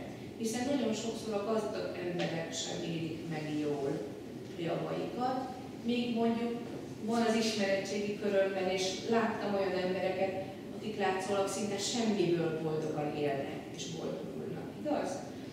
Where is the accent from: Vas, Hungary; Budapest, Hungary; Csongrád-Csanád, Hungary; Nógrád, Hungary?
Vas, Hungary; Szombathely; Gyerekként a vasfüggöny mögött voltunk, a húgommal nagyon sokat.